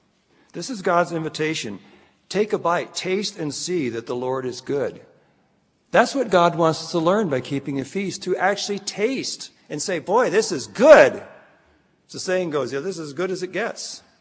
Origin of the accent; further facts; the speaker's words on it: Scotland, United Kingdom; I made a comment earlier, I'm Scottish, you know.